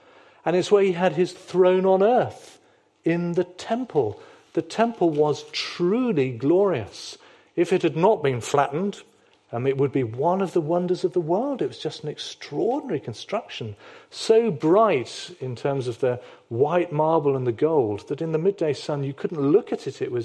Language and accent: English; England, United Kingdom; I am an Englishman. What more could one want?